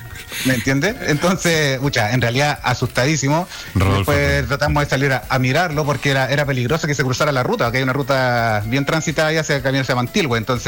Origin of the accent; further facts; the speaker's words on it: Santiago, Santiago Metropolitan Region, Chile; now in Puyehue, Chile; Resulta que nosotros somos de Santiago, venimos hace 3 años viviendo acá en la comuna de Puyehue, ¿ya? Y claro, nosotros vivimos en el lado del campo, a la orilla del río Pilmaiquén